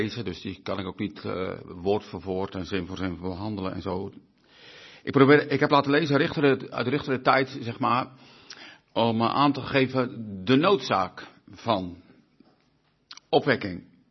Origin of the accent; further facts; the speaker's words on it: Urk, Flevoland, Netherlands; born there; ik ben geboren op Urk